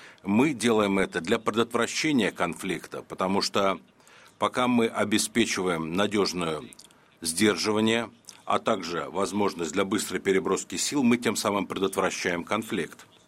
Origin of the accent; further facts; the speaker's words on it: Belarus; Прошу вас. Я из Беларуси.